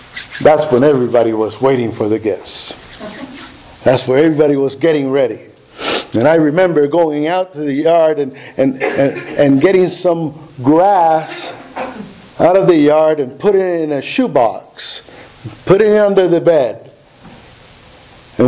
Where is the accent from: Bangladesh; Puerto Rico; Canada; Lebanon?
Puerto Rico; when I was growing up in Puerto Rico, Christmas wasn't the day. It was Epiphany.